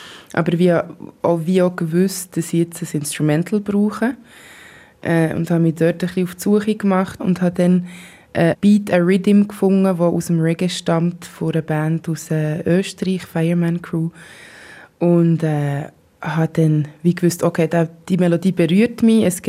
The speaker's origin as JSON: {"language": "German", "country": "Switzerland", "accent": "Swiss German", "first_language": "Swiss German", "said": "Normalerweise schreibe ich auf Englisch. Und Englisch ist halt nicht meine Muttersprache und darum muss ich viel reflektieren oder manchmal mal ein Wort googeln und so. Das habe ich jetzt halt auf Deutsch nicht müssen, auf Schweizerdeutsch."}